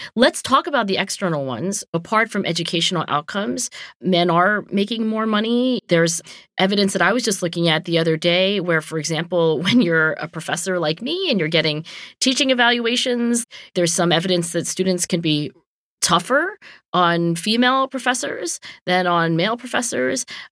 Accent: Cherry Hill, New Jersey, United States; Subaru, the car company, had opened an office in my hometown of Cherry Hill, New Jersey.

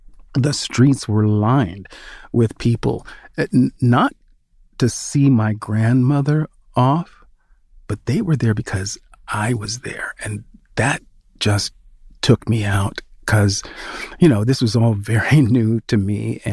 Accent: Sacramento, California, United States; Not the home I grew up in Sacramento, but Amami's house.

